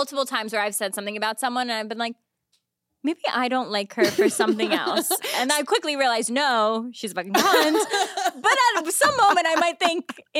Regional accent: Albany, New York, United States; Boots on the ground in Albany. I need the gossip from my hometown.

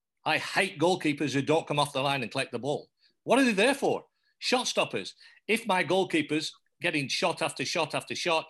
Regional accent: England, United Kingdom; accent: English; now in Australia; And I have to say, once I pulled that shirt on, the only thing English about me now is my accent.

